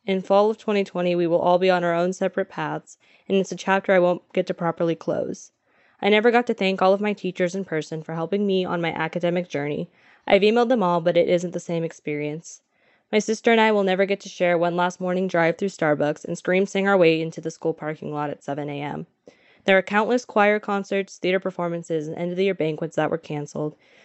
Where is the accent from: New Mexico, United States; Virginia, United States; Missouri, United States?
Missouri, United States; Lee's Summit; I'm 18, and I'm a senior in high school, and I'm from Lee Summit, Missouri.